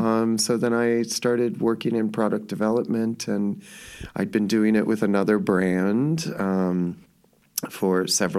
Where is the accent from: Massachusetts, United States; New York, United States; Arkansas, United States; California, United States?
California, United States; Hollywood; I grew up in Hollywood. My dad was a bodyguard for famous kids.